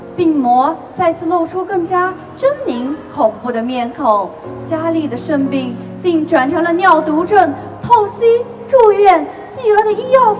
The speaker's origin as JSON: {"language": "Chinese", "region": "Yunnan", "country": "China", "said": "我是来自双龙街道的"}